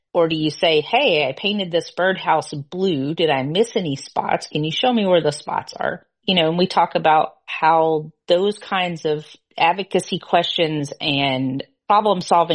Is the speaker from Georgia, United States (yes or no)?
no; Alabama, United States; born there; I was born in Alabama near the coast. We went to the beach a lot when I was growing up